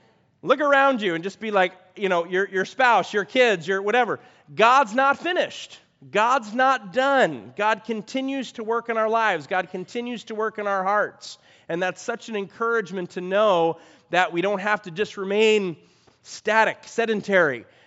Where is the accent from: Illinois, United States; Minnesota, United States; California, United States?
Illinois, United States; Chicago; But I am not a deer hunter. I grew up in Chicago.